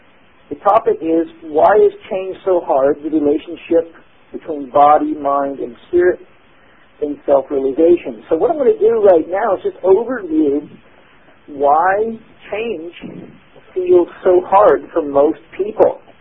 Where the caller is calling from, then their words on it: Eastbourne, South East England, United Kingdom; here I am calling from Eastbourne, England